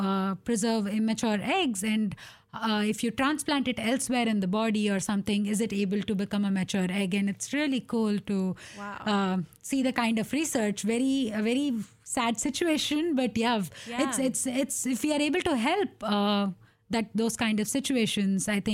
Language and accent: English; India; English is a second language; now in United States; I know growing up in India, it's a big taboo topic.